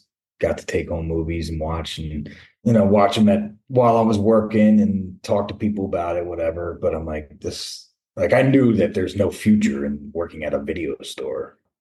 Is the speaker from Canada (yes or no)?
no; Sykesville, Maryland, United States; Maryland. Yeah. So I was about 45 minutes outside of Baltimore, a small town called Sykesville.